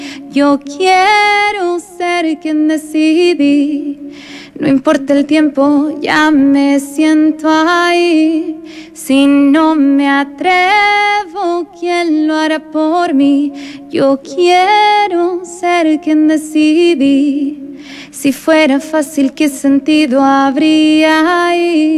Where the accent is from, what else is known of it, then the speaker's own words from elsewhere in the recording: Santiago, Santiago Metropolitan Region, Chile; Yo nací en Santiago.